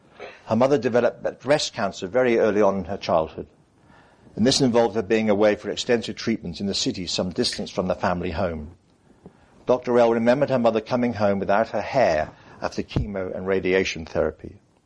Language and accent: English; Wales, United Kingdom; but I'm Welsh, so they are.